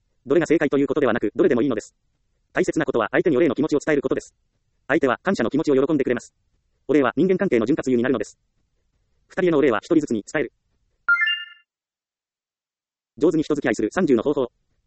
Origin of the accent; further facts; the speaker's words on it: Ehime, Japan; 私と同じ愛媛県出身に真鍋かおりさんがいます。